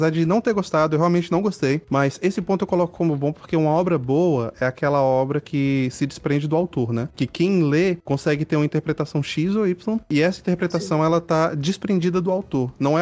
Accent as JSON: {"language": "Portuguese", "region": "Northeast Region", "country": "Brazil", "said": "Em primeiro lugar, eu sou do Nordeste, entendeu? A minha família veio de lá, então alguma coisa disso daí eu conheço."}